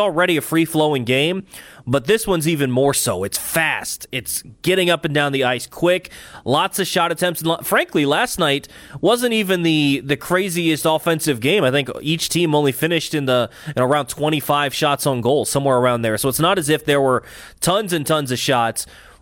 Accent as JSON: {"language": "English", "country": "United States", "said": "And look, I'm an American, obviously."}